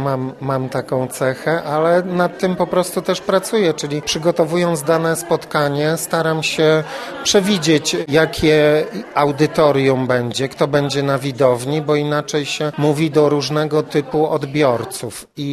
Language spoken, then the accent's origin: Polish; Głuchołazy, Opole Voivodeship, Poland; na Śląsku się urodziłem w Głuchołazach, na Śląsku się wychowałem i na Śląsku spędziłem, można powiedzieć, najlepsze lata życia, czyli lata młodości, lata studenckie.